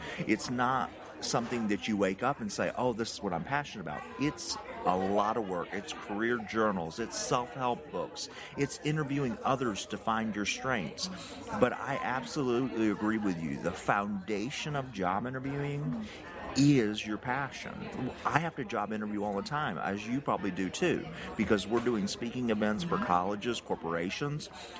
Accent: United States; accent: Tennessee-Georgia mixture; So I'm a pretty simple guy. As you can tell by my accent, I'm country.

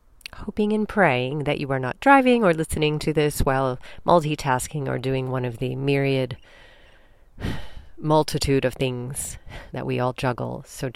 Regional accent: Illinois, United States; also born or lived in Australia; A little taste of my home state of Illinois, as that is the state bird of Illinois.

